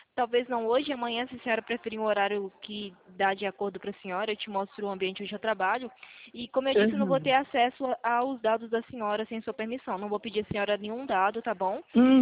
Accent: Rio Claro, São Paulo, Brazil; eu sou de São Paulo. Sou de São Paulo, da cidade de Rio Claro.

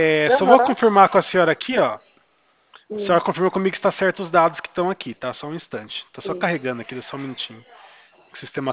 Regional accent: Porto Ferreira, São Paulo, Brazil; eu sou de Porto Ferreira.

